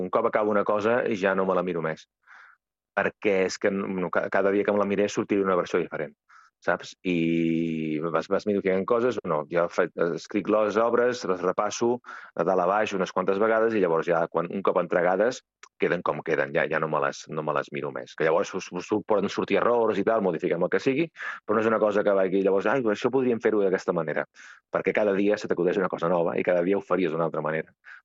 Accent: Cardona, Catalonia, Spain; sóc autor teatral i sóc de Cardona

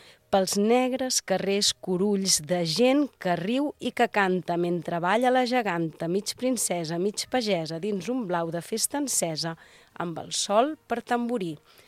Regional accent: Sant Andreu, Catalonia, Spain; el meu poble d'origen, que és Sant Andreu, i perquè nosaltres en diem poble i no barri, però bé, i Sant Sadurní, que és on treballo

